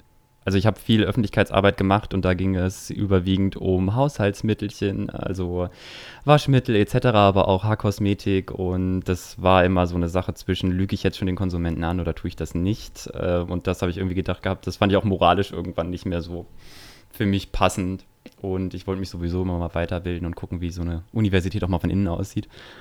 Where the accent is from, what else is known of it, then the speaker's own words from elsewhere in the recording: Marburg, Hesse, Germany; born there; ich bin ja auch in Marburg geboren und von daher habe ich mir gedacht, gab zurück in die Heimat, ist auch mal ganz schön. Meine Eltern wohnen hier noch in der Nähe